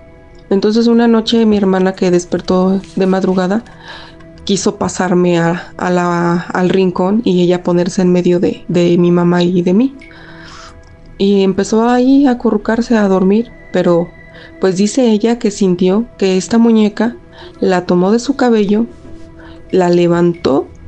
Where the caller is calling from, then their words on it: State of Mexico, Mexico; del Estado de México. Apenas les envié un audio.